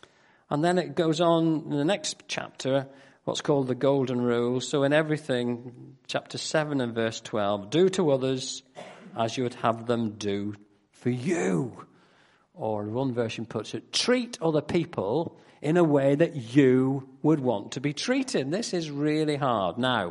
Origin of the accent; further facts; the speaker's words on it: Northern Ireland, United Kingdom; also born or lived in Macclesfield, England; I was brought up in Northern Ireland. I said I was born in Macclesfield.